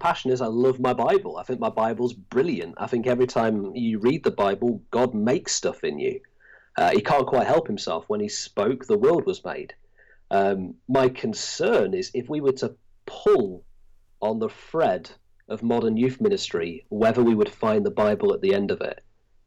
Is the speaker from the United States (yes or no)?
no; Blackpool, North West England, United Kingdom; now in Llandudno, United Kingdom; No, I'm not. I'm from Blackpool originally, but been here for the last 8 years.